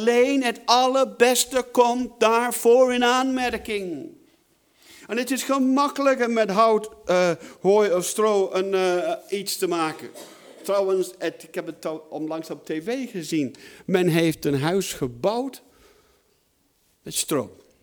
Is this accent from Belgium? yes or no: no; United Kingdom; now in Netherlands; Ik ben opgevoed in een gemeente in Groot-Brittannië waar ik vandaan kom.